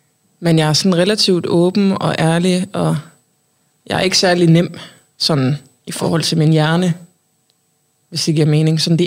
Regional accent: Hanstholm, North Denmark Region, Denmark; also born or lived in Randers; now in Copenhagen, Denmark; Jeg kommer fra Nordjylland. Hanstholm. Har boet i Randers i 7 år og lige flyttet til København i sidste uge.

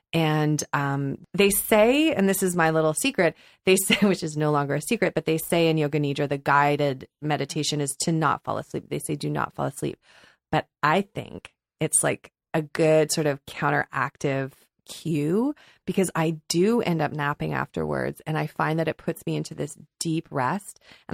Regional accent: Ontario, Canada; No, I grew up outside Ottawa.

